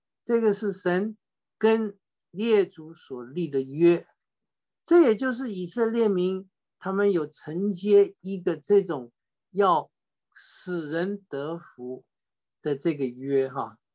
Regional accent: China; 将来这个福音也要透过我们中国人要传回耶路撒冷啊

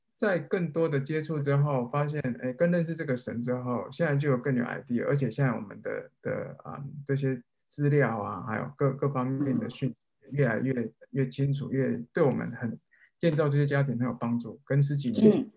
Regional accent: Taiwan; 因为我们在台湾长大就需要经历考试嘛，升学联考嘛

